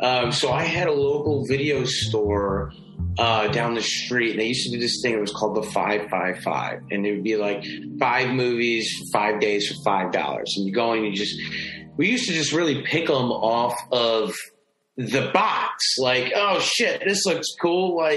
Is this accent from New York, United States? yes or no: yes; Syracuse, New York, United States; there's a movie studio now in Syracuse, like, in my hometown